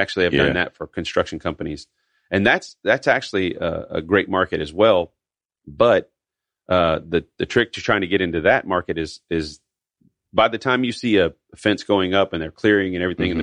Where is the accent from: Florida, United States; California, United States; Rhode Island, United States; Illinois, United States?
Florida, United States; Milton; I was born in Milton Pace and whatever, and I lived here my whole life except when I left for 4 years in the military.